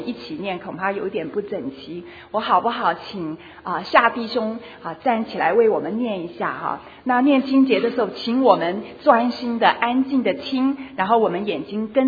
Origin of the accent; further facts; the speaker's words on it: Taiwan; moved away as an adult; now in United States; 我那时候刚刚从台湾来到美国哈，那个本来在台湾的时候才念完大学，很骄傲的哈